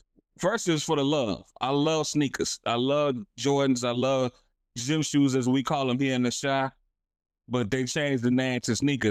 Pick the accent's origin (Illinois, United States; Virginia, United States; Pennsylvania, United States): Illinois, United States; We grew up together in the Wild Hunnets. We went to Julia together.